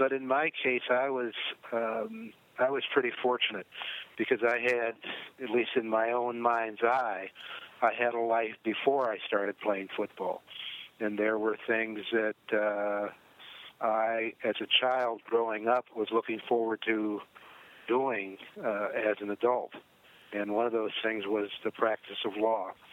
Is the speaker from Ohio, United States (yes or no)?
yes; Canton, Ohio, United States; coupled with growing up in Canton, Ohio, at a time when there were a lot of great football players who performed just phenomenally on the athletic field